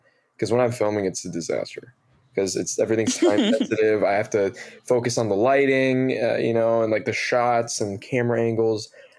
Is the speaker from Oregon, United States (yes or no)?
yes; Oregon, United States; I grew up in near Portland, Oregon, and it was like a lot of, you know, white kids.